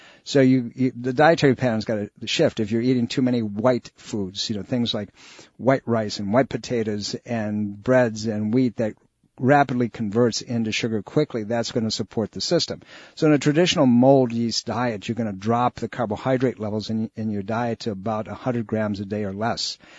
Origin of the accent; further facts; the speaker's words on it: New York, United States; now in Virginia, United States; This is the kind of weather that I grew up in Western New York State